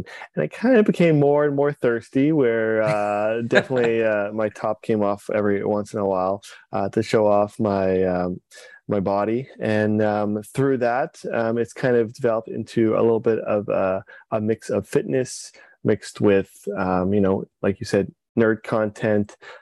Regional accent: Calgary, Alberta, Canada; growing up in Calgary, Alberta, in the middle of the suburbs.

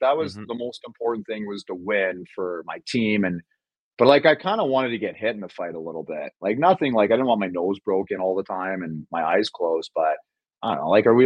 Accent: Hamilton, Ontario, Canada; like I grew up in Hamilton, right?

